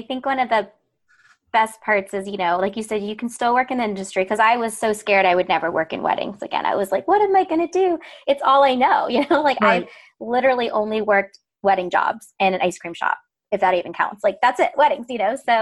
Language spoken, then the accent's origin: English; Akron, Ohio, United States; also born or lived in Savannah; So I am originally from outside Cleveland, Ohio. I'm from Akron. Go Buckeyes. Yep. I was in Savannah for 7 years.